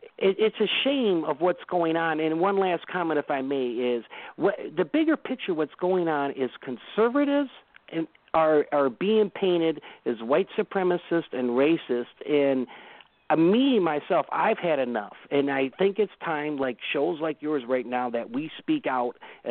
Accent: Michigan, United States; And as far as the Confederate statues, I'm from Michigan, you know

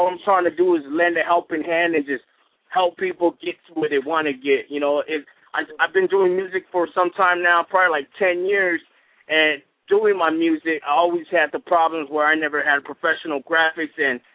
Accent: West Coast, United States; You know, I grew up in the West Coast.

